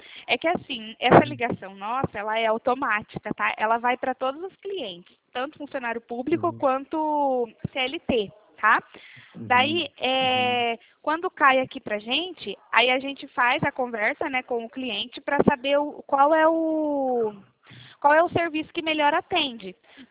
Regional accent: Cornélio Procópio, Paraná, Brazil; nós somos de Cornélio Procópio, no Paraná

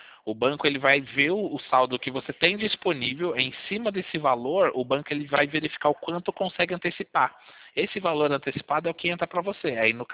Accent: Sorocaba, São Paulo, Brazil; Eu sou daqui de Sorocaba.

